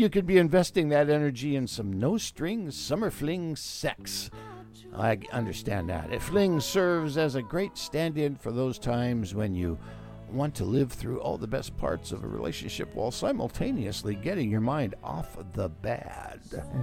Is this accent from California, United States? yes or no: yes; Los Angeles, California, United States; Yes. In fact, I grew up in Highland Park.